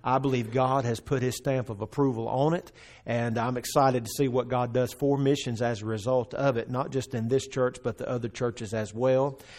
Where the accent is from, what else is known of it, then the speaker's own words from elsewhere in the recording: Covington, Georgia, United States; We took a couple of weeks to move to my hometown, which is in Covington, Georgia. My wife and I are both from the same hometown.